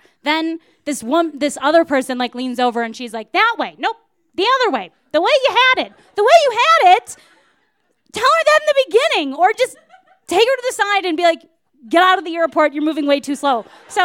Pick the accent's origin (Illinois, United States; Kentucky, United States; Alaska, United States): Illinois, United States; Wilmette; So I am from Wilmette, Illinois, and that means that it's a super suburb where there are no guns ever